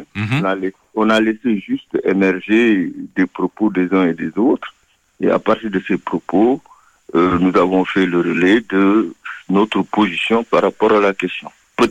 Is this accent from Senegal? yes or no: yes; Senegal; also born or lived in Cape Verde; je viens du Sénégal en partie parce que je suis originaire des îles du Cap-Vert. Mes parents ont immigré au Sénégal.